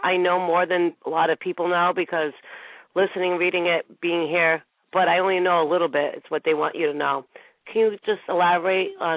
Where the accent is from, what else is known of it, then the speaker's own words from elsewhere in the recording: Rhode Island, United States; maybe I'm a little partial because I am from Rhode Island and I have to root for, you know, a true Rhode Islander.